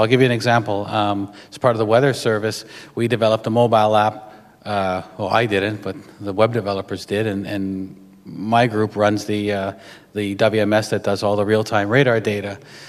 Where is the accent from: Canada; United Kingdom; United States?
Canada; I'm from Canada, so I'm prone to saying province, but provenance.